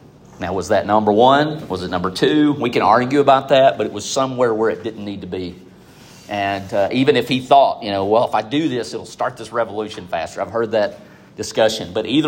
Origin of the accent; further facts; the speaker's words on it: United States; Because number one, I'm an American, Philippians 2, 14 through 15, right?